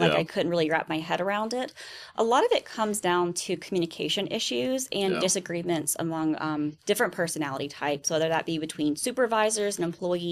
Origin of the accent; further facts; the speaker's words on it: Lexington, South Carolina, United States; also born or lived in Columbia; Yeah, I'm a local. I was born in Columbia, raised in Lexington, went to Columbia College for school, and never really left the area. I love Columbia and it's home for me.